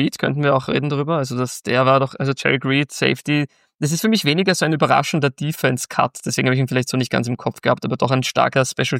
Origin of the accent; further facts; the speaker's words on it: Austria; Und natürlich als Österreicher liebt man den.